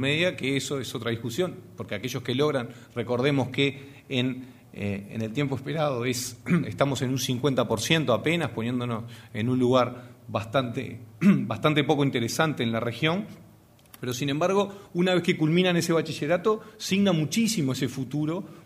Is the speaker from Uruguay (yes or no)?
yes; Uruguay